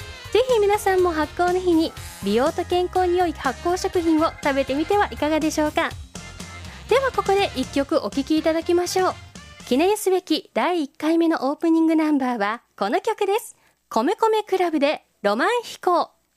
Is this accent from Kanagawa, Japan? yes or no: no; Shiga, Japan; also born or lived in Kyoto; です。京都生まれの滋賀育ち、小柄でおっとりしてそうに見られますが、意外とせっかちでアグレッシブです。